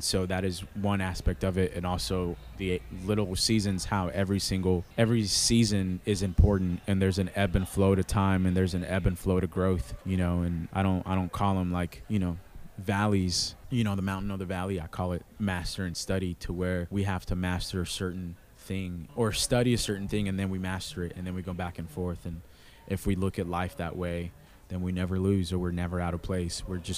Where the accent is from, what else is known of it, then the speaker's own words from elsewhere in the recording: Athens, Attica, Greece; friends of mine that we grew up in Athens, Greece together, and we're all in the ocean.